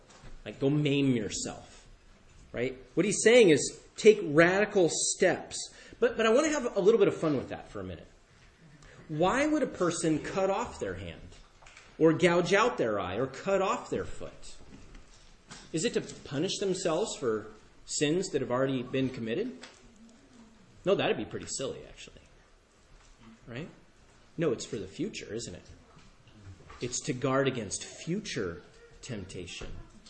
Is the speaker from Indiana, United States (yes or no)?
no; Washington, United States; I think most of you know I'm from the Tri-Cities.